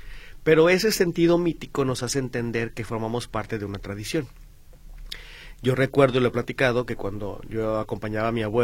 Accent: Mexico; ya estamos cumpliendo como mexicanos.

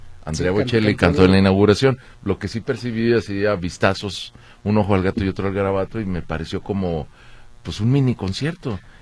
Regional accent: Mexico; como aficionado, porque sí me gusta el fútbol, como mexicano, pues yo lo veo ganable

